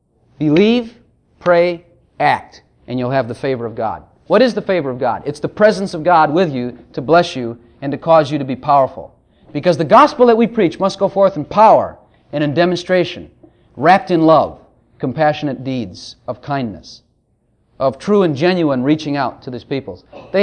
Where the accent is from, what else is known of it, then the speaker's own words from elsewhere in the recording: Texas, United States; we're from Texas and we do things big and we'll do it.